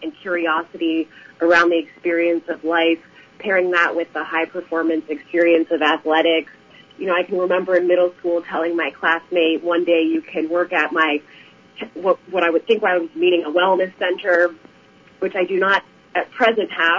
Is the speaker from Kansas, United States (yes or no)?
no; Florida, United States; I grew up in South Florida in the United States